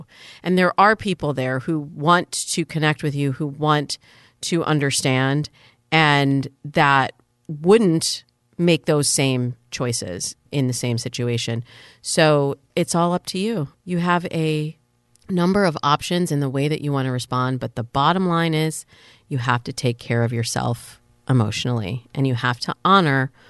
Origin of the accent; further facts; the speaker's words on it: United States; I really feel like my life is enhanced as an American